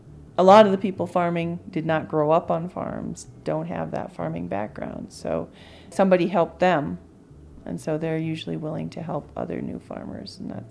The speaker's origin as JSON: {"language": "English", "town": "Auburn", "region": "California", "country": "United States", "said": "and I'm from Auburn."}